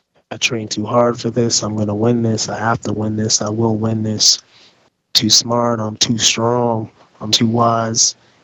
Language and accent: English; Alberta, Canada; in the city I'm from, I'm from Alberta